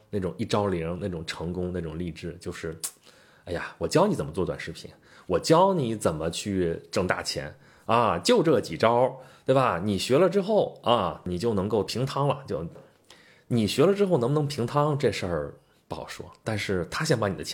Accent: China

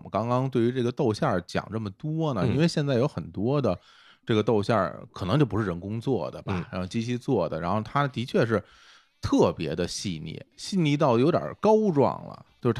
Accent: Beijing, China; 因为我小时候住在北城啊，就是住在朝阳区。

